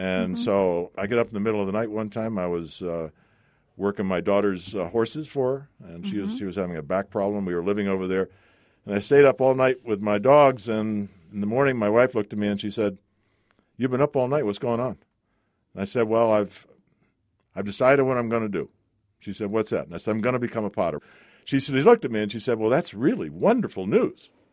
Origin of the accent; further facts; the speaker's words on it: Boston, Massachusetts, United States; born there; I was born in the Deaconess Hospital in Boston, Massachusetts.